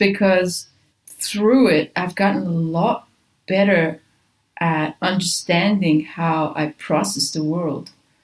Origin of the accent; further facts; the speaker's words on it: Iran; I was raised in Iran. I was a few years there.